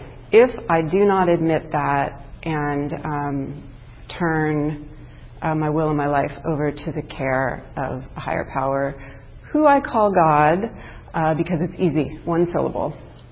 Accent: Torrance, California, United States; I grew up in Torrance, and I was the only white girl with all Japanese American friends

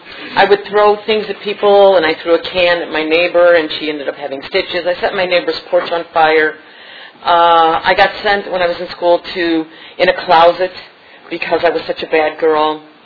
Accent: St. Louis, Missouri, United States; I mean, we even had a maid. I'm from St. Louis.

